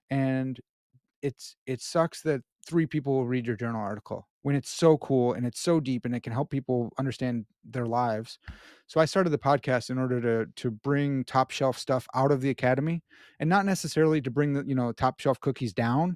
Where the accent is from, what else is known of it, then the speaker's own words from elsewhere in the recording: United States; I know it's pronounced Ponce's, but I'm an American swine.